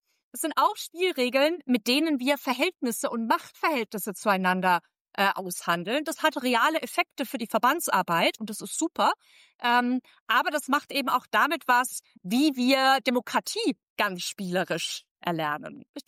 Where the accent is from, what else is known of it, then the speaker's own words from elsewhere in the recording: Swabia, Germany; wo ich herkomme, im Schwäbischen sagt man anschuggele